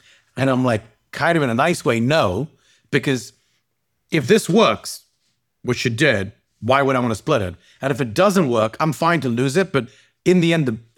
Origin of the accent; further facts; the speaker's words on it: Zambia; I grew up in Zambia in Africa, right? So in Zambia, when he had three beverages, Coke, Sprite, and Fanta, that's it.